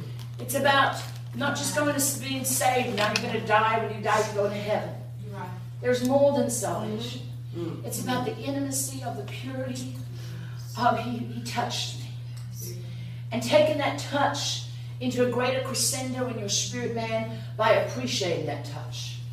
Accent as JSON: {"language": "English", "country": "South Africa", "said": "I'm South African. So I tell everybody I'm a black albino because nobody can believe I come from Africa and I'm white."}